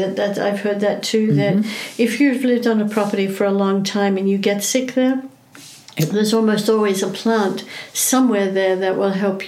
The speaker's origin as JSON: {"language": "English", "country": "South Africa", "tie": "born or raised there", "said": "what we used growing up in South Africa"}